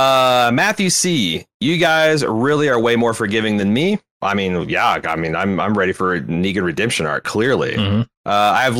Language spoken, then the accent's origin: English; United Kingdom; As a British man myself, it borders on a war crime.